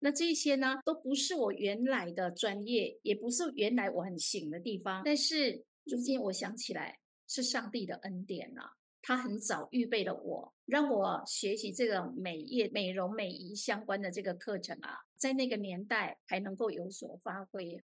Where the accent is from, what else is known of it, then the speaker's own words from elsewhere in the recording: Nantou County, Taiwan; born there; moved away as an adult; 我是出生在台湾的南投县的一个乡下，从小时候读书到大都一直觉得是蛮平顺的